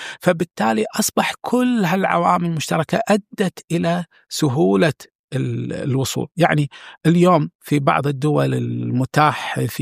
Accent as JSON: {"language": "Arabic", "country": "Kuwait", "said": "وحتى عندنا في الكويت"}